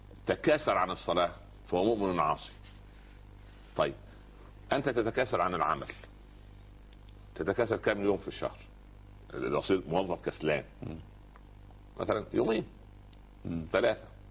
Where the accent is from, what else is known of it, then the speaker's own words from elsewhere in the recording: Upper Egypt, Egypt; حتى عندنا في الصعيد اسمه سخل برضه